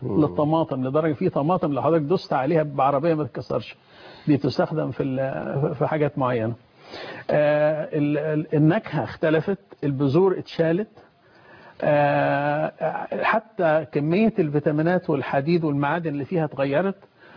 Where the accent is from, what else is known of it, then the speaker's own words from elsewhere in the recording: Egypt; now in United States; انا لما مشيت من مصر في الستينيات وبعدين رحت امريكا